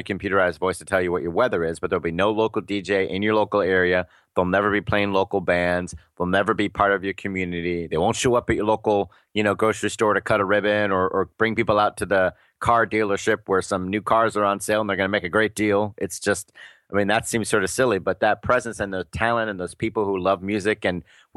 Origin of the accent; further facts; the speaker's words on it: Florida, United States; that didn't happen where I grew up in Florida, but it happened in other parts of the country